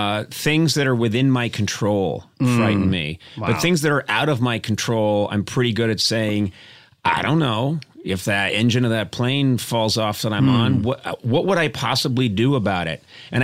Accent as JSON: {"language": "English", "town": "Boston", "region": "Massachusetts", "country": "United States", "said": "And I'm from Boston, and no one has an it's all good attitude."}